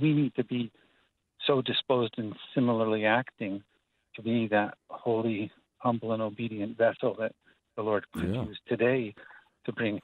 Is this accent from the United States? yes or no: yes; Connecticut, United States; I'm from Connecticut.